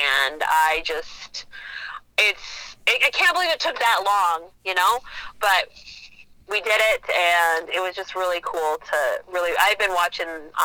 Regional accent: Montana, United States; I come from the Rocky Boy Reservations where my grandparents live, so Chippewa Cree. I'm Cree.

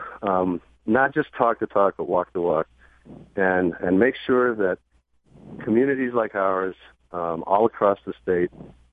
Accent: New York, United States; You know, I was born and raised in the Finger Lakes. I have ancestors buried right up the road from me in a small family plot dating back to the 1830s.

